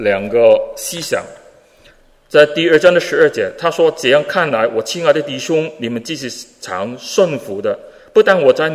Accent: Hong Kong; 我是香港人，香港人喜欢赌钱，我是一个赌徒来的。

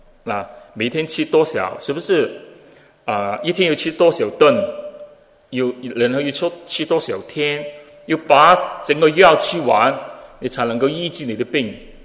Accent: Hong Kong; 我是香港人，香港人喜欢赌钱，我是一个赌徒来的。

